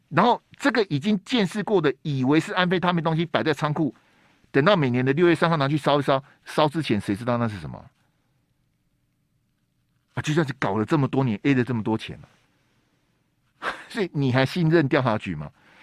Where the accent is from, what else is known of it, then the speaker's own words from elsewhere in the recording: Taiwan; 你们内政的问题不要拿到我们台湾这边来